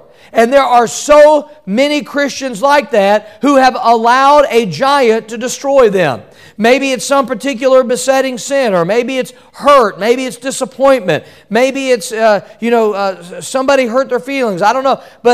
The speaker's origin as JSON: {"language": "English", "region": "Missouri", "country": "United States", "tie": "born or raised there", "said": "When I grew up in Missouri, we had a lot of tornadoes, didn't we?"}